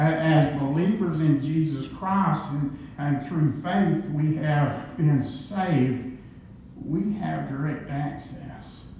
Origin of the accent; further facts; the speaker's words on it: United States; I'm a very prideful person as far as an American. I thank God I'm American.